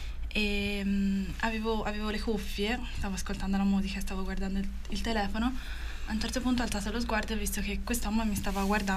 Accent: Florence, Tuscany, Italy; Sì, sono nata e cresciuta qui a Firenze.

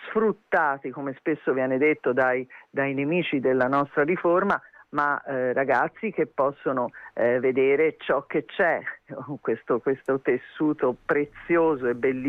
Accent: Florence, Tuscany, Italy; io essendo fiorentina

